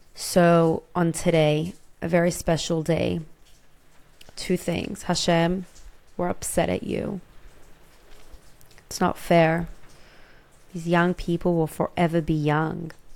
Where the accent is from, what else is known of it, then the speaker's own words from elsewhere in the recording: Sydney, New South Wales, Australia; I grew up in Sydney